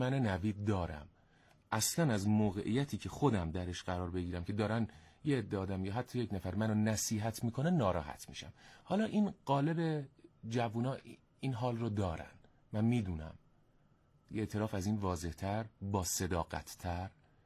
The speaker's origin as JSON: {"language": "Persian", "town": "Aradan", "region": "Semnan", "country": "Iran", "tie": "born or raised there", "said": "ما خانوادهمون گرمساریه، تو اون بخشی هم که پدر بزرگ مادر بزرگ من زندگی میکردن آرادان، اونجا من همه بچگیم اونجا گذشته و مزرعه ها و گندمزار های اونجا."}